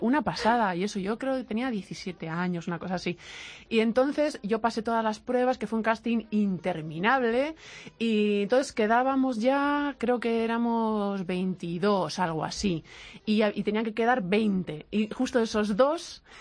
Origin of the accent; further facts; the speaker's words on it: Basque Country, Spain; es algo que no puedo evitar porque al final es que soy vasca y solo lo llevo dentro y sale y enriquece la música.